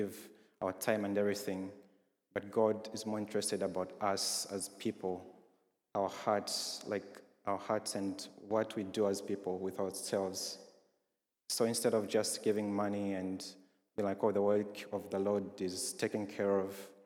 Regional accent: Zambia; I loved it in Zambia, I think, because it's a Christian nation. I'm from Zambia

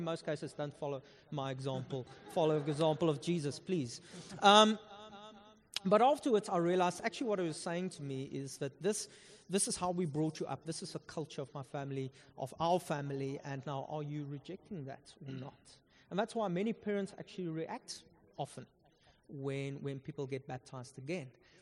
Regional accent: South Africa; So in the Afrikaner culture, I'm Afrikaner, if you can hear from my accent.

